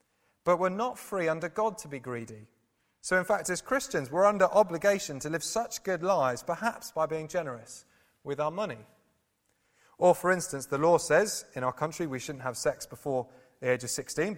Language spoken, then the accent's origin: English; United Kingdom; For the time being, I'm British.